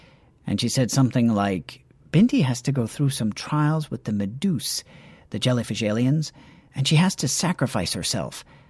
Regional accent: Nigeria; Being Nigerian, being Igbo in particular, that's a big deal. That's something my own people have struggled with.

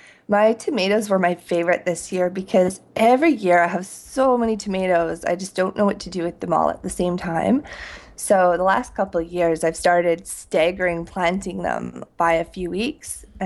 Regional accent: Prince George, British Columbia, Canada; I grew up in Prince George, which is about 10 hours north of here.

